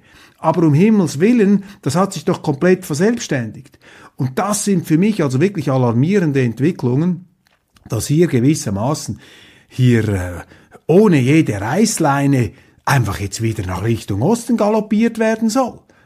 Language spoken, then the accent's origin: German; Switzerland; für mich als Schweizer bedeutet der Taurus